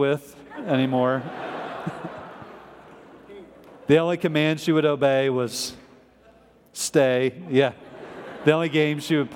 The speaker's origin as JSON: {"language": "English", "region": "Midwest", "country": "United States", "said": "because I'm from the Midwest, the ground would freeze around that time of the year."}